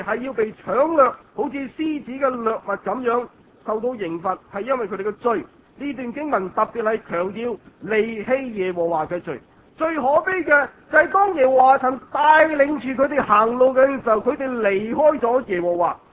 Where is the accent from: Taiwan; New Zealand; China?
China; 犹太人的罪，用我们中国人的讲法，就是黄河水都洗不清